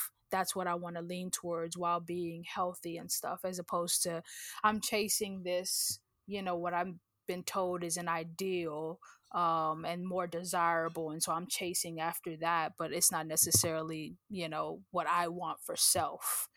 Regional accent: Nigeria; But traditionally speaking, as a Nigerian, like, being plump was not like a frowned upon thing.

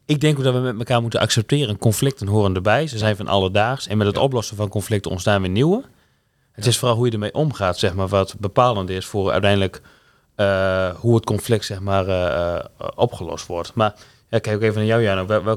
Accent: Winschoten, Groningen, Netherlands; ik kom uit Winschoten. En Winschoten staat erom bekend dat Oost-Groningen, Stug.

